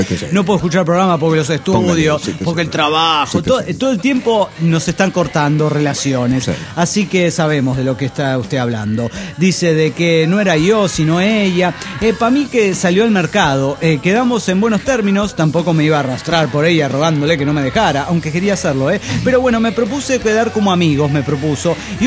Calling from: Nezahualcóyotl, State of Mexico, Mexico; de Netzahualco, allá de México.

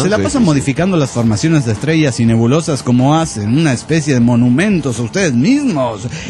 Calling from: Angamacutiro, Michoacán, Mexico; de Angamacutiro, México.

